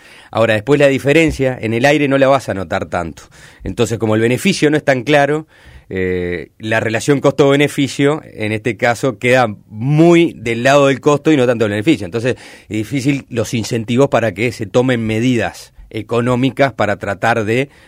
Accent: Uruguay; porque somos uruguayos, capaz, un alemán no te perdonaría

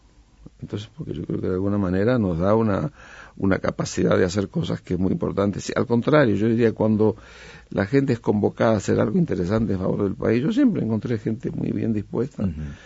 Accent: Uruguay; cuando estoy afuera yo me agrando cuando me digo que soy uruguayo

